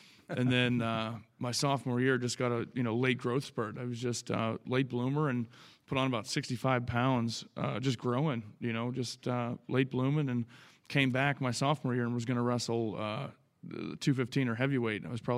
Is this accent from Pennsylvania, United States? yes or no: yes; Pennsylvania, United States; Yeah, I grew up in the Whippeal, Western Pennsylvania. Blue collar parents, blue collar city, just working hard, every day.